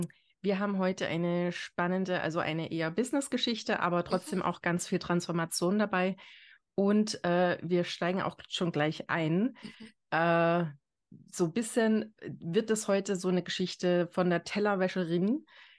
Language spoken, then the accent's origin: German; East Germany, Germany; ich komme ja aus Ostdeutschland, da haben irgendwie alle Ingenieur studiert.